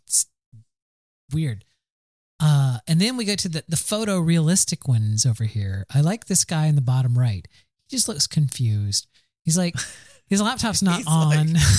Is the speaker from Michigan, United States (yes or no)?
no; Florida, United States; I probably say insurance because I'm from the South.